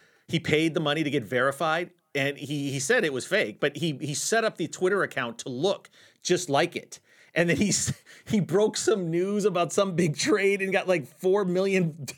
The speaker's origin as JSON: {"language": "English", "region": "Minnesota", "country": "United States", "tie": "born or raised there", "said": "grew up in Minnesota, and I was a Viking fan growing up."}